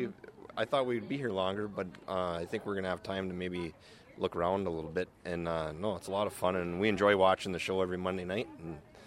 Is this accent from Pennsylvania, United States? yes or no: no; Michigan, United States; from Michigan